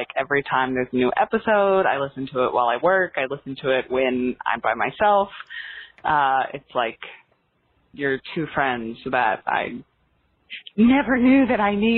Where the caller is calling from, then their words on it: Brooklyn, New York, United States; I'm calling from Brooklyn.